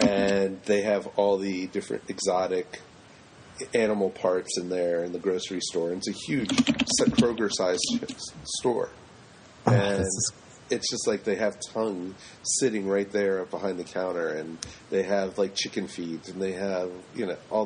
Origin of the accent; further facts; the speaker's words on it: Baltimore, Maryland, United States; Well, growing up in Baltimore, we had a lot of the barbecue beef also.